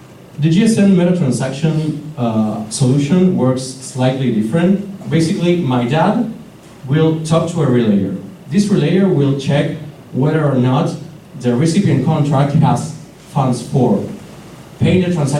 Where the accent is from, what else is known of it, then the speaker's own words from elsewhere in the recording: Buenos Aires, Argentina; English is a second language; I'm from Buenos Aires, Argentina.